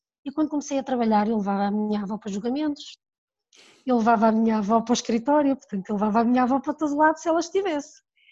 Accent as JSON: {"language": "Portuguese", "town": "Monção", "region": "Viana do Castelo", "country": "Portugal", "tie": "born or raised there", "said": "Entretanto, eu sempre passei a minha infância em Monção."}